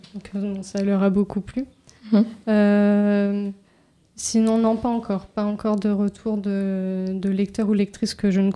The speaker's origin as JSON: {"language": "French", "town": "Amiens", "region": "Hauts-de-France", "country": "France", "said": "je venais d'Amiens"}